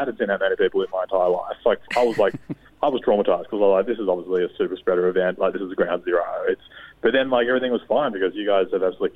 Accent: Melbourne, Victoria, Australia; I'm from Melbourne

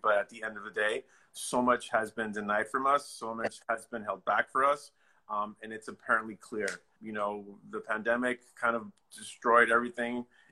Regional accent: New York, United States; I did. I grew up in New York. So I actually grew up quite different than my parents did.

